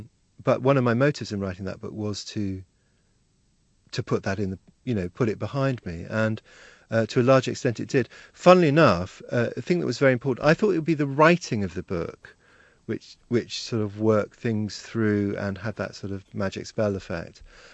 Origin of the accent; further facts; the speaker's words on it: Hong Kong; an only child from a quite sheltered background. I grew up in Hong Kong